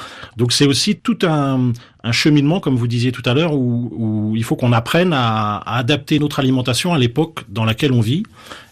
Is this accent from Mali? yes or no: no; France; parce qu'on est issu de la France, hein, c'est notre pays.